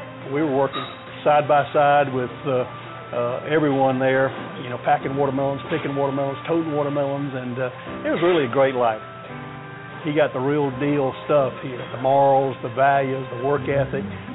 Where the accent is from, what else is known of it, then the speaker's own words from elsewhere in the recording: Georgia, United States; We grew up here in Middle Georgia. We had an integral family here.